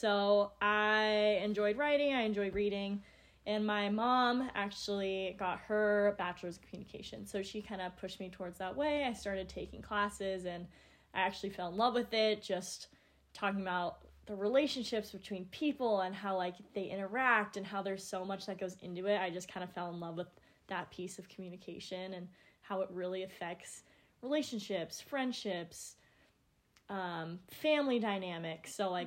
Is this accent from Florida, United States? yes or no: no; Federal Way, Washington, United States; I had a program through my high school where I grew up in Federal Way that allowed us to take college courses when we were in high school.